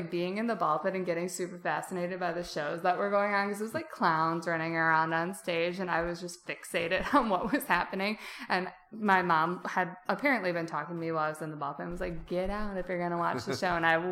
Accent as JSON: {"language": "English", "town": "Milwaukee", "region": "Wisconsin", "country": "United States", "tie": "born there", "said": "I used to live in Wisconsin. I was born in Milwaukee and was there for my first couple years of life, and then we kept coming back."}